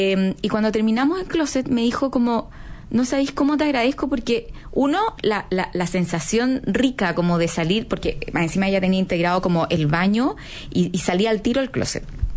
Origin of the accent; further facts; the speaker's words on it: Chile; acá los chilenos y la cultura como latina en general somos muy apegados